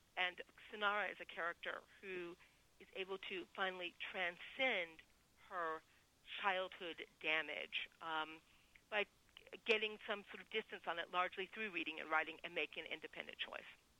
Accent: Washington, District of Columbia, United States; My own mother, I grew up in Washington, D.C., went to Georgetown Day School.

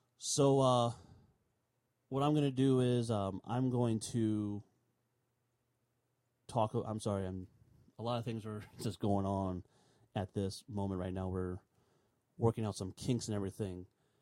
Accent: Illinois, United States; a tornado actually hit through a town near my home, kind of near my hometown, about maybe an hour and a half north of where the tornado hit. A town called Washington, Illinois.

